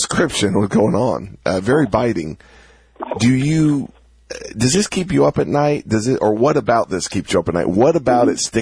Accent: Atlanta, Georgia, United States; I grew up in Atlanta. That's an Atlanta term.

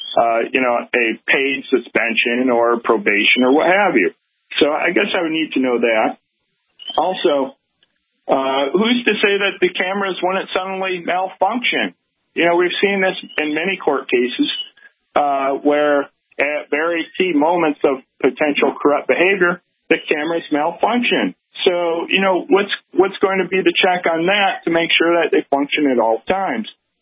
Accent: Puntarenas, Costa Rica; Well, the tourist area just happens to be my hometown.

